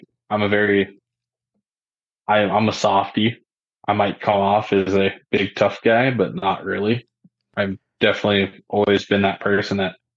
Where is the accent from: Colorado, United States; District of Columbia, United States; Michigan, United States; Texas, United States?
Colorado, United States; So I am a 25-year-old, just that I grew up in Colorado.